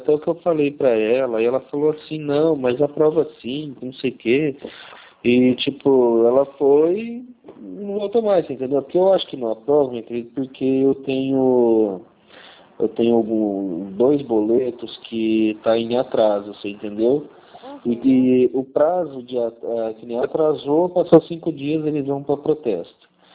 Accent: Fernandópolis, São Paulo, Brazil; Fernandópolis, São Paulo.

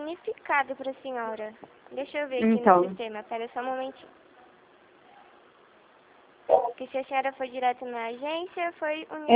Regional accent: Rio Claro, São Paulo, Brazil; somos daqui de Rio Claro.

